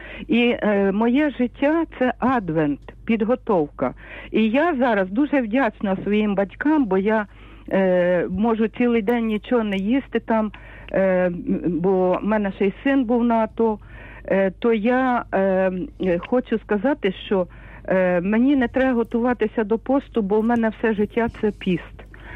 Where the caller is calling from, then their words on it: Lviv, Lviv Oblast, Ukraine; зі Львова.